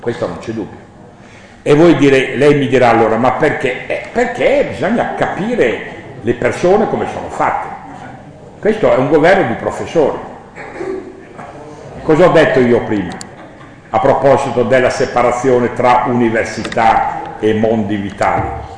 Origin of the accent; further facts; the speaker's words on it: Rimini, Emilia-Romagna, Italy; Io vengo da una città, io sono nato a Rimini, e i romagnoli sapete come sono fatti, sono tutti un po' anarchici